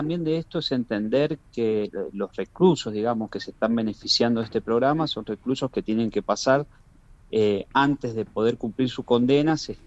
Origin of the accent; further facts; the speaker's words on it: San Juan, Argentina; Nosotros, yo soy de San Juan, sí.